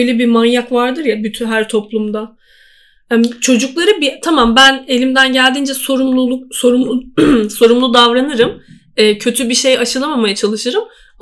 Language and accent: Turkish; Black Sea Region, Turkey; Biz zaten Karadenizliyiz.